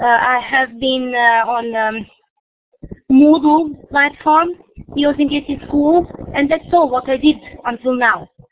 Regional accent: Serbia; Okay, I'm from Serbia.

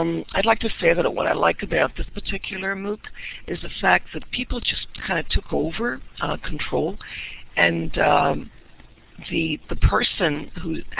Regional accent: Toronto, Ontario, Canada; now in Middle East; I'm currently in Toronto, but I'm originally from Toronto, actually. But I live in the Middle East.

